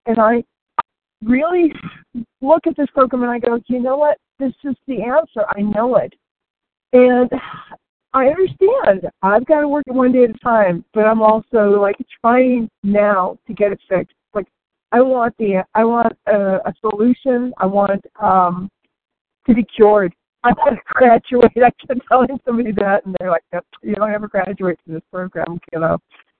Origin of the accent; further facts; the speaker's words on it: Virginia, United States; I'm compulsive overeater from Virginia